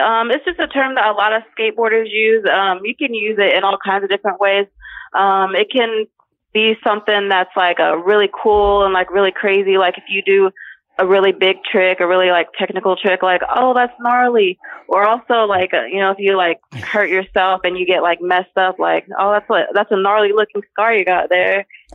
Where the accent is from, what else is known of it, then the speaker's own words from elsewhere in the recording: Ohio, United States; Yes, I was. Yep. Lived here my entire life.